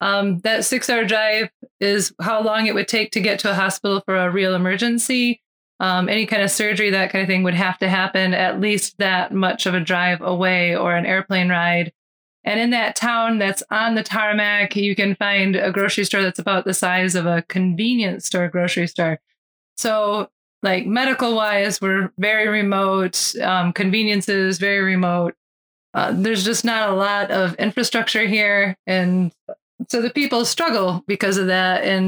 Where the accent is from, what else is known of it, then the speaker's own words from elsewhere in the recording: Michigan, United States; It just wasn't possible where I grew up in Michigan.